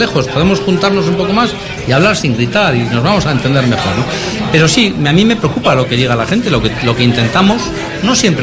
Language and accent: Spanish; Bilbao, Basque Country, Spain; ser servidor de mi pueblo, del pueblo de Bilbao, me parece algo magnífico